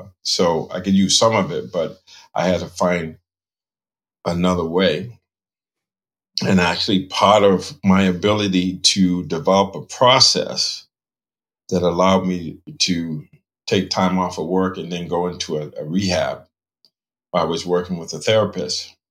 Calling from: Winthrop, Massachusetts, United States; I'm recording from Winthrop, Massachusetts, right next to Logan Airport. It borders East Boston and Revere, I believe.

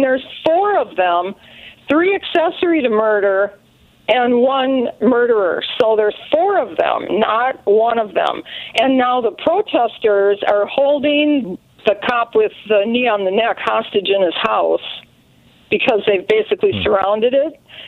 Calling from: St. Michael, Minnesota, United States; Hi, I'm calling from Minnesota with more clarification of the brutal murder of Mr. Floyd.

